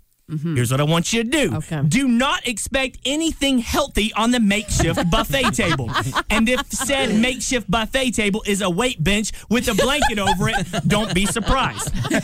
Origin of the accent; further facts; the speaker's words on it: Smyrna, Georgia, United States; I'm proud of my Southern roots. I'm proud to be a Southern boy born and raised in Smyrna, Georgia. Mm. Moved out to West Cobb, went to high school in Kennesaw, moved back to Smyrna where I live in the same house that I was born and raised